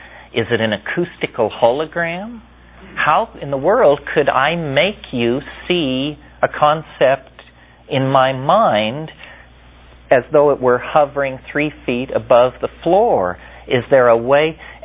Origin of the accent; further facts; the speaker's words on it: San Francisco, California, United States; I'm from San Francisco, California, I've been here 3 months, so forth and so on.